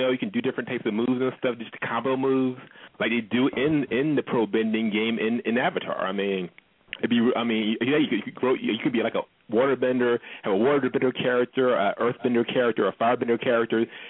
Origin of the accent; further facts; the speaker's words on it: Manhattan, New York, United States; from Manhattan.